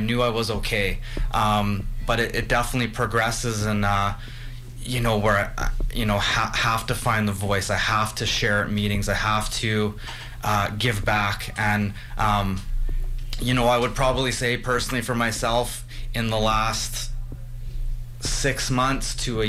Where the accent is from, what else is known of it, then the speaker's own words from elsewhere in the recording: Canada; you know, I'm the guy from Canada